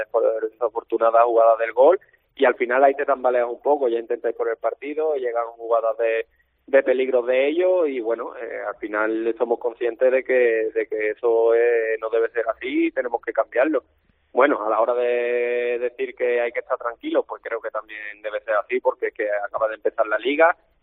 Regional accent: Andalusia, Spain; como andaluz que soy

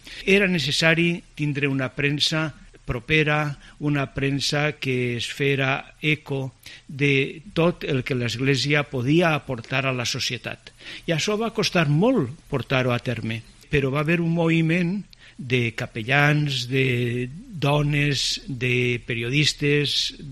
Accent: Valencian Community, Spain; moved away as an adult; also born or lived in Madrid; Jo som valencià, però havia estudiat i treballat a Madrid i això m'era completament desconegut.

